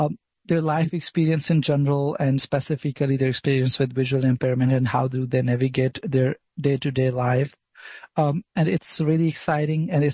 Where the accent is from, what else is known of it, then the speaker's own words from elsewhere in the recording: Denton, Texas, United States; as Amanda told, I am from Denton, Texas